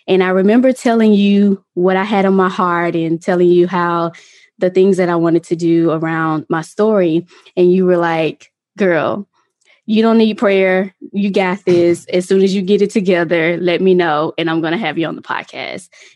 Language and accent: English; Mississippi, United States; I'm originally from Mississippi.